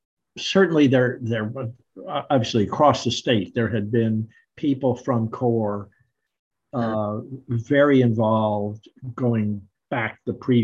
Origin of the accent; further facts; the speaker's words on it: Palo Alto, California, United States; It happened that when I was growing up in Palo Alto, the church of which I was a part, during those years, built